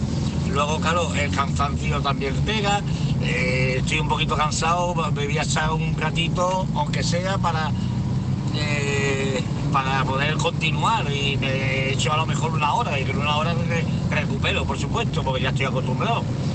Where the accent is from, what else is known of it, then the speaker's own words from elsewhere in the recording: Málaga, Andalusia, Spain; soy de salir de Sevilla, aunque soy de Málaga